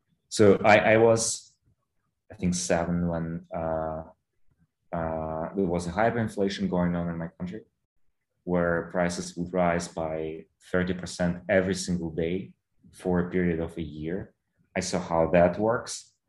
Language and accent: English; Ukraine; Well, I was born in Soviet Ukraine. I grew up in Ukraine when I was very small, when Ukraine became independent.